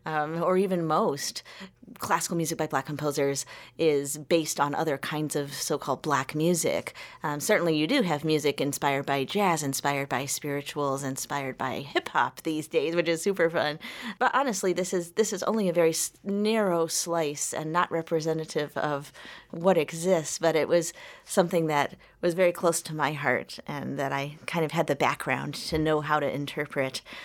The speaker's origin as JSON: {"language": "English", "town": "Chicago", "region": "Illinois", "country": "United States", "tie": "born or raised there", "said": "But, you know, growing up in Chicago, just, you know, listening to my parents' old records, going to the Chicago Blues Fest"}